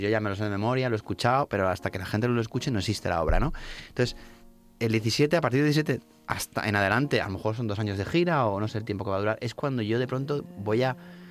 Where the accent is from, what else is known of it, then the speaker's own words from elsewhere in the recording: Albacete, Castilla-La Mancha, Spain; Yo soy de Albacete, ¿vale?